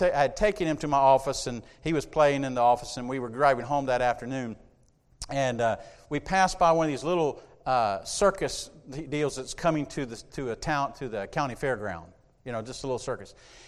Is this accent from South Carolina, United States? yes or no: yes; South Carolina, United States; I started a church in South Carolina, my hometown, and I went to my hometown with nothing and started a church.